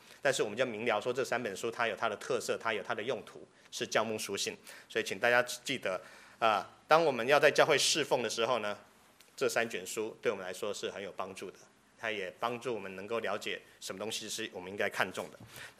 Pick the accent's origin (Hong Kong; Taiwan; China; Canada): Taiwan; 可能我从台湾来比较有这种感觉，因为台湾本身就是一个充满异教色彩 的地方